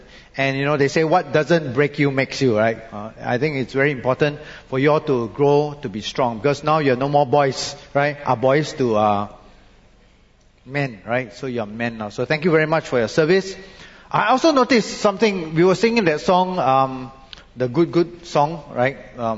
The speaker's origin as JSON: {"language": "English", "country": "Malaysia", "said": "as a Malaysian, I never got to go to NS."}